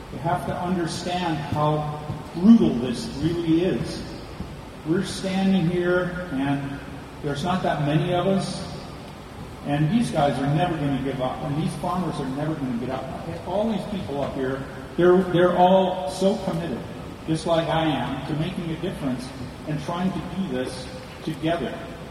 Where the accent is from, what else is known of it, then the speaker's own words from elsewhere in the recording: Canada; now in United States; I'm a Canadian. I can't vote.